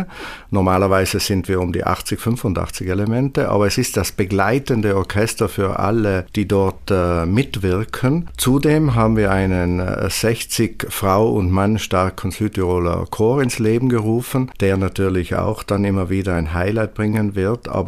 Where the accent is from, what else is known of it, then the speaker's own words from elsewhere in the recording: Czechia; German is a second language; also meine Heimat